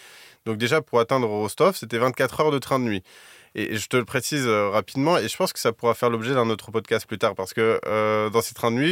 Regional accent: France; les trains de nuit de nos jours, c'est un petit peu compliqué quand on est français, quand on est étranger

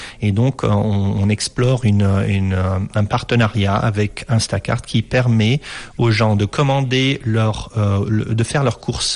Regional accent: Morocco; moved away as an adult; also born or lived in United States; J'ai grandi au Maroc jusqu'à l'âge de 18 ans. Après ça, j'ai décidé de changer de cap un petit peu et puis d'aller aux États-Unis.

